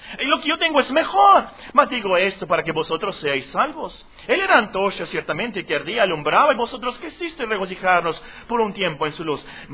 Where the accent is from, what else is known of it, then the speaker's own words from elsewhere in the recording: Mexico; para nosotros como mexicanos, estas palabras nos suenan tanto extraño